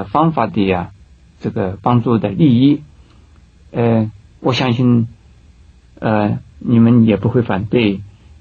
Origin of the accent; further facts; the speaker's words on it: China; 当然我是中国人，我希望能够给我们中国啊，能够多一些的关怀啊。